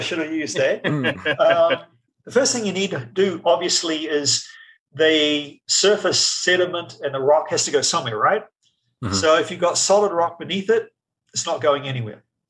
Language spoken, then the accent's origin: English; New Zealand; also born or lived in Canada / Connecticut; now in United States; Okay, I'm a New Zealander.